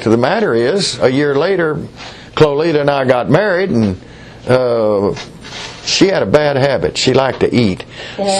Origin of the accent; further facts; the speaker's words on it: United States; born there; I'm thankful I was born in America.